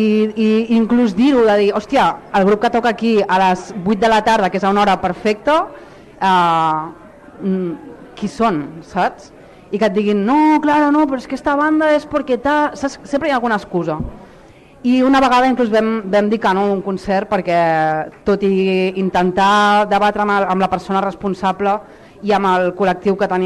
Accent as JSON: {"language": "Catalan", "town": "Sabadell", "region": "Catalonia", "country": "Spain", "said": "soc de Sabadell i tinc un grup de punk rock … des de fa 20 anys."}